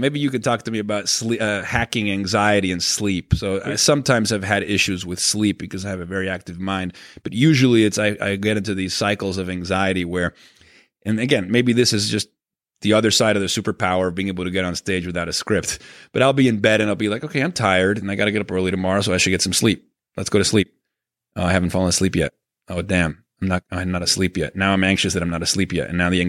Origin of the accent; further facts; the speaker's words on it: Venezuela; And, you know, maybe it's the Jewish upbringing. Maybe it's the child of divorce. Maybe it's growing up in Venezuela, you know, where crime and home invasions were always like a threat.